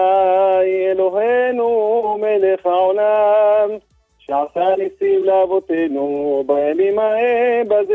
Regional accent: Jerusalem, Jerusalem District, Israel; אני מירושלים, ירושלים עיר הקודש.

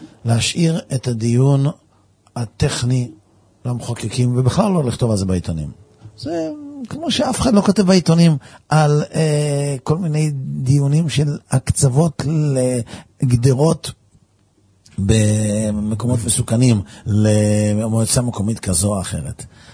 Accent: Netanya, Central District, Israel; also born or lived in Tel Aviv; אני גדלתי בנתניה, מעולם לא היה רחובות, לא היו הרחובות סביב ביתנו סגורים בשבת. לפני כן גדלנו בתל אביב.

